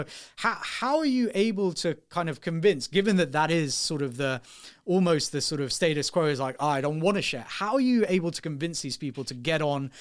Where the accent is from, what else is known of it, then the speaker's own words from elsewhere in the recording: United Kingdom; Obviously, I'm a British Asian, I'm an East African Asian. You know, family's been here, you know, all of my life.